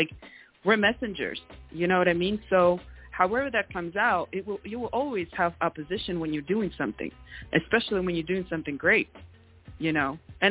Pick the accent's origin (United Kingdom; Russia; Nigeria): Russia; English is a second language; also born or lived in China; now in United States; just growing up in Russia and in China and in the States, like, I thought when I would come to the States, like, this was, like, the most diverse country